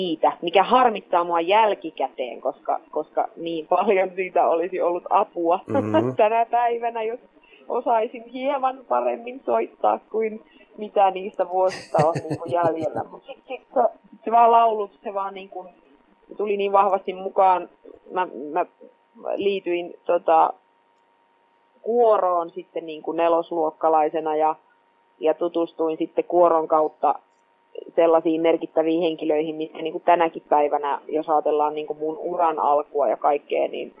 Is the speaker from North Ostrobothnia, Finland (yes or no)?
yes; Kempele, North Ostrobothnia, Finland; also born or lived in Oulu; muutettiin Oulusta hieman alaspäin Kempeleeseen. Ja sitten mä olin Kempeleen Ylikylän koulussa ala-asteella